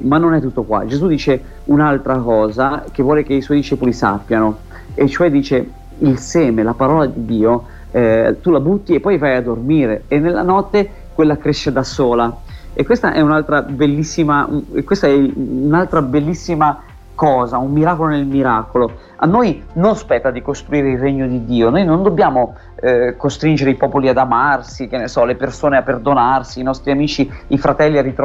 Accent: Florence, Tuscany, Italy; vengo da Firenze, appena sono arrivato ho visto una città gigantesca

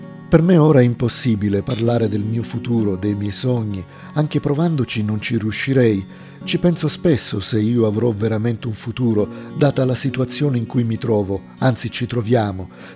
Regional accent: Domus de Maria, Sardinia, Italy; Mi sono trasferito poi nel mio paese, a Domus de Maria, e ho fatto 2 anni di calcio.

